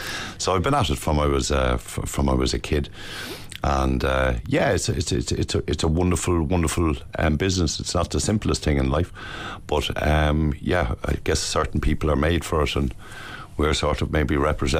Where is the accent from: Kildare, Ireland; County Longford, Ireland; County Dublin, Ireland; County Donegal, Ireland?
Kildare, Ireland; Celbridge; I'm originally from Selbridge in County Kildare. And we farmed at home and got the appetite for all things livestock.